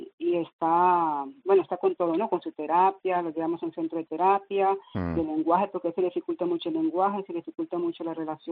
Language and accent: Spanish; Costa Rica; De Costa Rica.